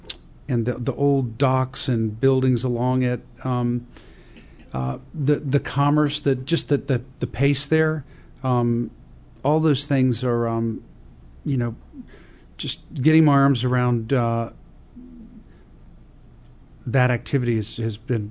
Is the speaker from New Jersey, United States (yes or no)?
no; Chicago, Illinois, United States; born there; I was born in Chicago. And I remember in downtown Chicago, there's a very famous Picasso sculpture